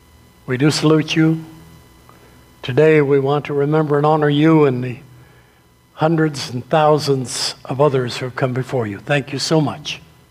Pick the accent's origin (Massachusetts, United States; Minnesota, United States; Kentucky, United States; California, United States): Massachusetts, United States; I grew up in Massachusetts, that's why I say that, yes.